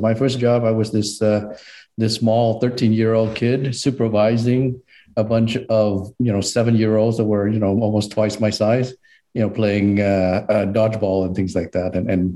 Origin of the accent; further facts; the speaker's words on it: Vietnam; I grew up in Vietnam.